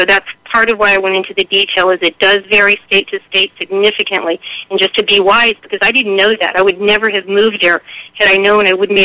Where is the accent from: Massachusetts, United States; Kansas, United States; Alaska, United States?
Massachusetts, United States; now in Missouri, United States; from Massachusetts, but I'm currently in Missouri, but I say they know me, you know, because I'm from Massachusetts.